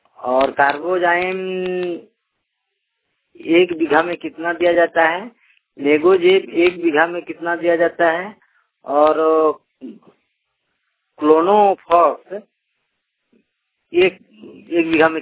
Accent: Saltola, Jharkhand, India; घर सालतोला है, प्रखंड पंचायत सालतोला है, प्रखंड रामेश्वर, जिला दुमका का रहने वाला हूँ।

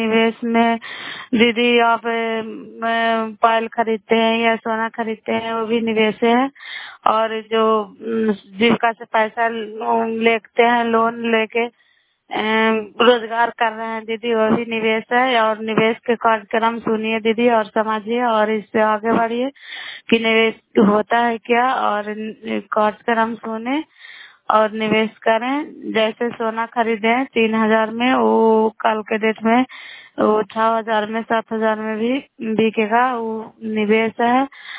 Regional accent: Bairiganj, Bihar, India; नालंदा जिला कराए ब्लॉक मकराता पंचायत ग्राम बैरीगंज के निवासी हूँ

